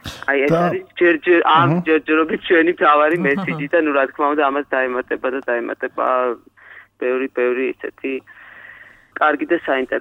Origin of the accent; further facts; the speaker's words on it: Gori, Shida Kartli, Georgia; გორი ჩემი ქალაქი იქ დავიბადე, გავიზარდე